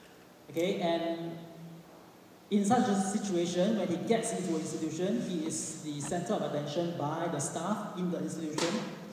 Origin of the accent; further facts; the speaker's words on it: Singapore; So I'm from Singapore.